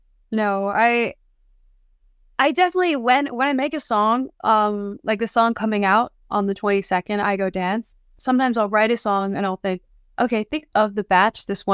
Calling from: Los Angeles, California, United States; I'm a little nomadic, but I'm calling in from LA. I live in Canada. I have a home in Toronto

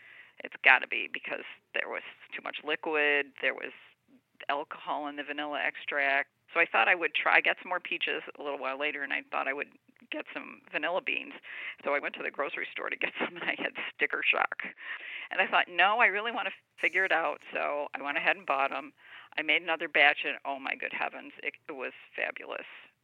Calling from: Vermont, United States

